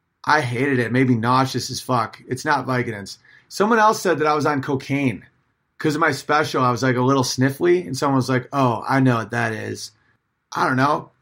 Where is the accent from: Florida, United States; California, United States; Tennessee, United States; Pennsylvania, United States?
Pennsylvania, United States; Philadelphia; I grew up poor in North Philadelphia.